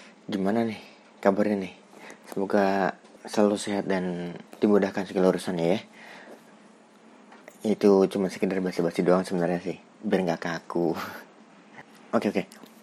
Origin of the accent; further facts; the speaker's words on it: Bekasi, West Java, Indonesia; Jadi, gue ini kan anak Bekasi, terus kerjanya di Jakarta gitu kan.